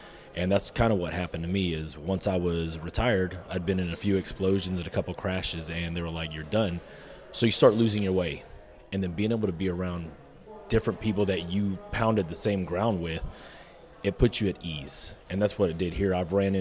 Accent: Bossier City, Louisiana, United States; So I'm originally from Bossier City, Louisiana. Most people, I just tell, it's from Shreveport because that's where everybody knows it's at.

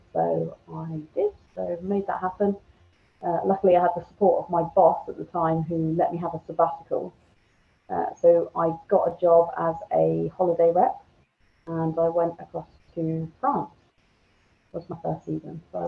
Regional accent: England, United Kingdom; now in Austria; I come from the UK. I come from England.

